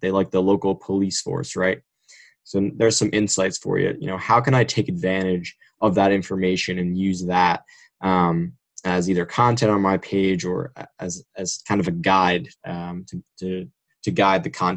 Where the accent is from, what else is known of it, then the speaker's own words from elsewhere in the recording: New Jersey, United States; I'm from New Jersey